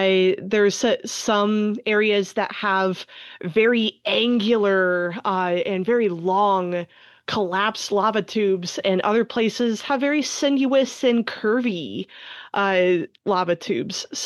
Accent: West Virginia, United States; I grew up in West Virginia. I was surrounded by the Green Bank Observatory there.

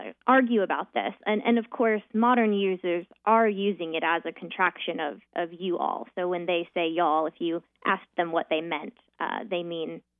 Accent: Tampa, Florida, United States; I grew up in Tampa, Florida.

